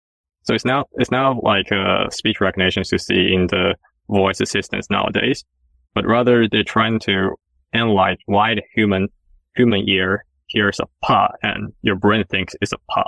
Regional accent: Shanghai, China; moved away as an adult; now in United States; I grew up in Shanghai and went to University of Illinois, but I never graduated.

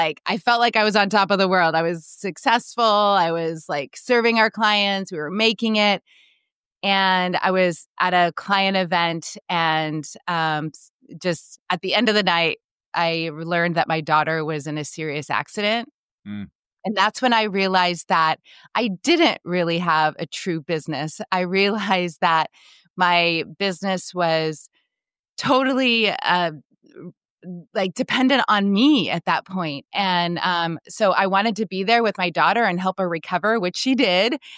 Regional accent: Seattle, Washington, United States; moved away as an adult; I moved to Oregon when I was 18, when I met my husband. I grew up in Seattle area

